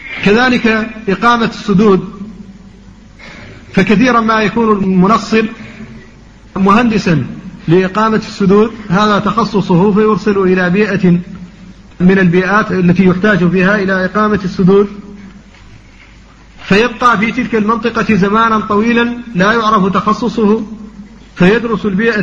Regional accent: Mauritania; مشكلة المياه في الحوض الشرقي عندنا في موريتانيا

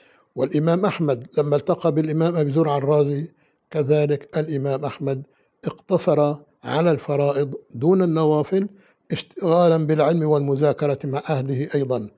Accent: Aleppo, Aleppo Governorate, Syria; هذه قصة متداولة بين شيوخنا في بلدنا حلب

